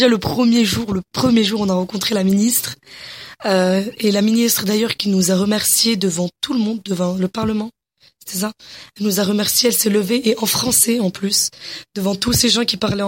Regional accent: Morocco; Je suis marocaine et il y a beaucoup de Marocains ici.

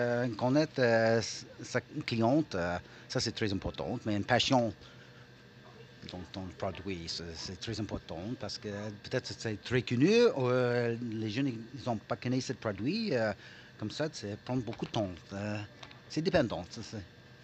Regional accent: Chéticamp, Nova Scotia, Canada; now in Toronto, Canada; De Nouvelle-Écosse, de l'île de Capreton. Oh. Ça, c'est un village français.

